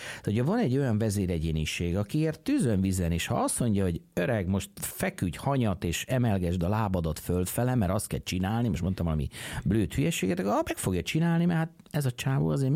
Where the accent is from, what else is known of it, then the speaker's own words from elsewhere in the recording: Hungary; És aztán mondtam nekik, hogy hát mi Magyarországról jöttünk